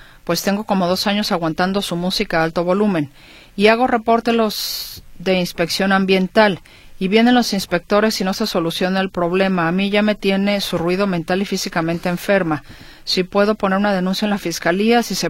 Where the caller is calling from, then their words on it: Tlaquepaque, Jalisco, Mexico; de Tlaquepaque, de la colonia El Campesino.